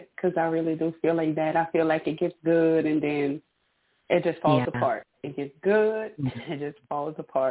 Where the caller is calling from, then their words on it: Louisiana, United States; And I'm calling from Louisiana.